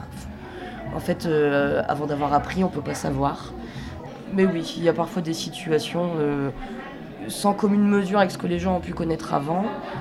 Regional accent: Arras, Hauts-de-France, France; born there; moi je suis française, hein, suis née à Arras.

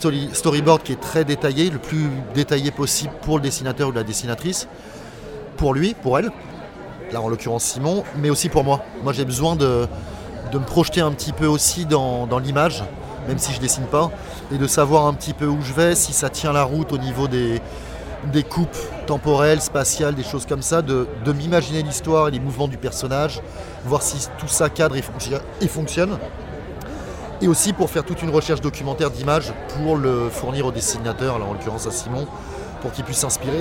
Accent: Paris, Île-de-France, France; je suis pas du bassin minier. On est parisiens tous les deux. Moi, je suis parisien pur jus.

